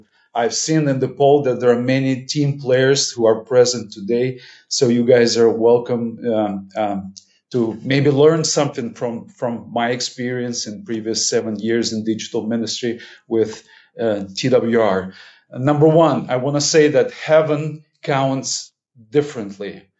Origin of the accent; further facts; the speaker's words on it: Cyprus; English is a second language; Hello everybody … I come from Cyprus, so I can share my presentation with you today.